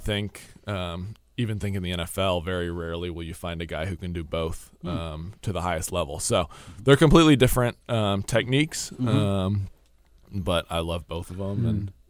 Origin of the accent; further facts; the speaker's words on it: Argyle, Texas, United States; So, like I said, I grew up in Argyle, Texas.